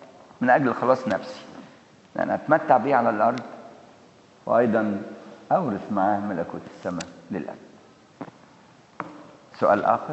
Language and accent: Arabic; Egypt; إحنا كمصريين إحنا ملناش دعوة لا بلي. إحنا لا من نسل اليهود ولا من نسل المسلمين،